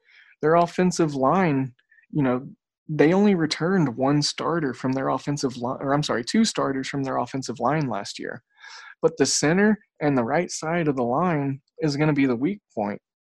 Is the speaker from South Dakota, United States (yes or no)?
no; Oklahoma, United States; I grew up in Oklahoma. Math was not our strong suit.